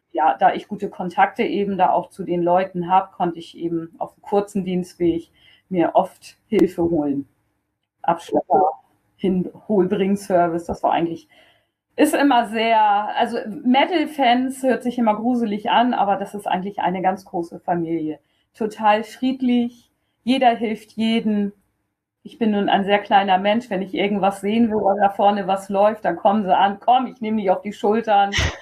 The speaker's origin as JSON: {"language": "German", "town": "Wacken", "region": "Schleswig-Holstein", "country": "Germany", "tie": "born or raised there", "said": "Ich bin ja alte Wacknerin. Ich bin in Wacken aufgewachsen."}